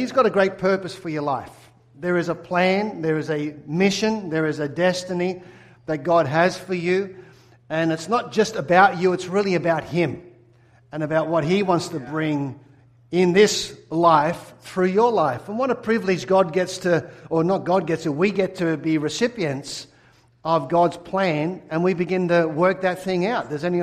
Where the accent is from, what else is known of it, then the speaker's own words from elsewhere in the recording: Sydney, New South Wales, Australia; as an Aussie. If you haven't worked out yet, I'm not from Scotland. I'm from Australia, Sydney, Australia, born and bred, and I grew up as a sports person, professional tennis player.